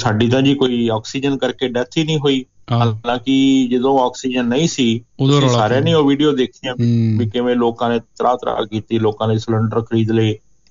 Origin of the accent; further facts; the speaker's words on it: Punjab, India; ਜਾਂ ਅਸੀਂ ਪੰਜਾਬ ਵਾਲੇ ਚੰਡੀਗੜ੍ਹ ਜਾਂਦੇ ਸੀ